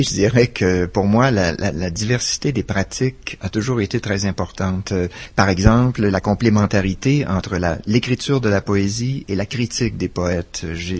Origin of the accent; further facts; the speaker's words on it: Montreal, Quebec, Canada; born there; je suis né à Montréal, dans un quartier tout à fait central, assez typique